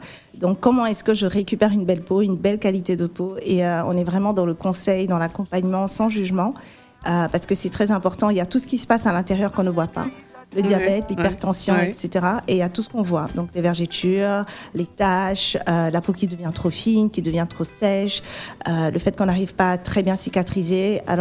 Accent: Côte d’Ivoire; j'ai grandi en Côte d'Ivoire

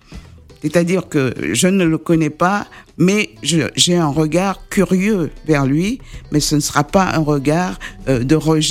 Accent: Martinique, France; born there; also born or lived in Switzerland; je suis née à la Martinique, je suis venue en France, après je suis allée en Suisse romande, ouais. Ensuite Suisse allemande, ouais. Et j'ai beaucoup voyagé à l'étranger.

